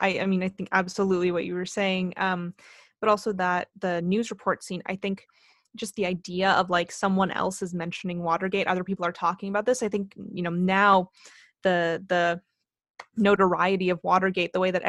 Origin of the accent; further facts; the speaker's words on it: Canada; I will blame this on being Canadian